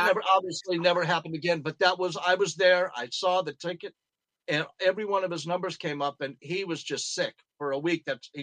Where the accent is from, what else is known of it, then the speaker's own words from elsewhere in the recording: Glendale, California, United States; When I was a little kid, I grew up in Glendale, California, and we had a really bitchin' porch that we would sit on hot nights.